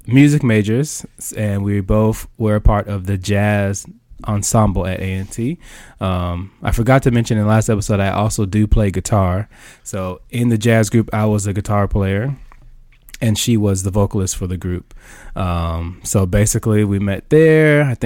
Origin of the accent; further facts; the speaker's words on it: Los Angeles, California, United States; She's from Charlotte. I'm from Los Angeles.